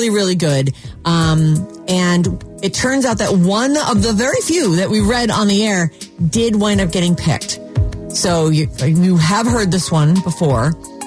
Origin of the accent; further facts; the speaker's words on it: California, United States; Though we met in Arizona, we're both from the Bay Area